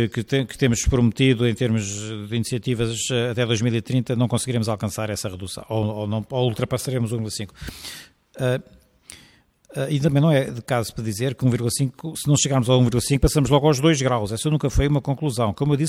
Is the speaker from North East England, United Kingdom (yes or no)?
no; Dundee, Scotland, United Kingdom; os transportes na minha terra natal, que é Dundee